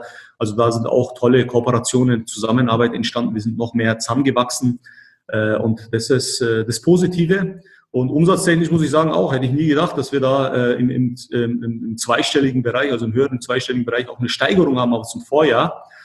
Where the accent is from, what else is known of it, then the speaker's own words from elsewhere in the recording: Markt Schwaben, Bavaria, Germany; also born or lived in Erding; Also ich bin geborener Erdinger, aufgewachsen in Marktschwaben, habe meine ganze Schullaufbahn in Marktschwaben gehabt